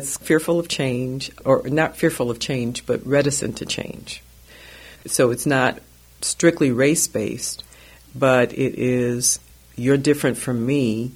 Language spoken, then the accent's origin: English; Milwaukee, Wisconsin, United States; When I was growing up in Milwaukee, you just knew that as an African-American, you did not go across the viaduct to the south side.